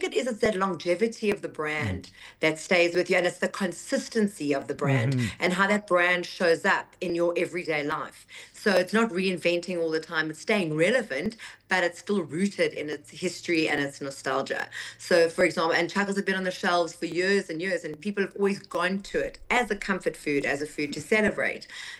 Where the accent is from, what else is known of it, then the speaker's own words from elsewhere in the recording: South Africa; being Jewish is one thing, and then being South African on top of that, it's just compounded.